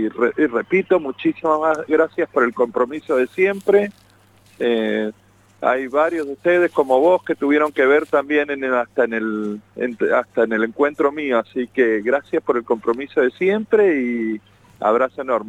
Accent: Mendoza, Argentina; yo también fui apropiado en Mendoza, así sí, que somos de Cuyo

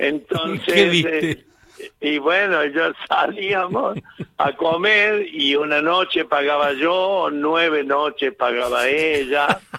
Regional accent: Córdoba, Argentina; me fui de Córdoba echado por negro y termino en USA de blanco.

